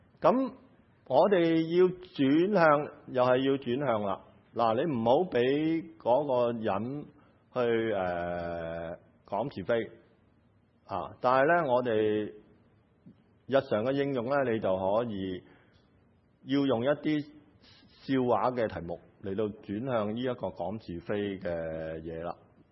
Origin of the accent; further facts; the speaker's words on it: Taishan, Guangdong, China; 我係台山人